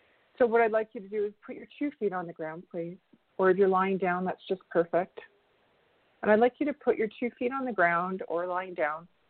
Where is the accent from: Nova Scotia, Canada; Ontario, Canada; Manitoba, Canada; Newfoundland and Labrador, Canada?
Ontario, Canada; Sault Ste. Marie; I mentioned that I'm from Sault Ste. Marie. Sault Ste. Marie is in the Robinson-Huron Treaty territory